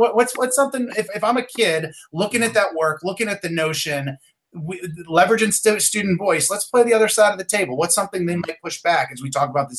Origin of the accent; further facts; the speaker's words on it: West Virginia, United States; I came from West Virginia.